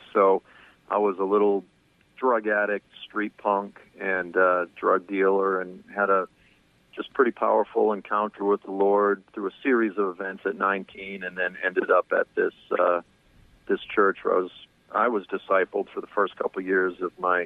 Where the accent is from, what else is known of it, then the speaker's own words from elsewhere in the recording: Boston, Massachusetts, United States; So I grew up South Shore, Massachusetts, South Boston. I was nominally Catholic at best, had a radical conversion at 19.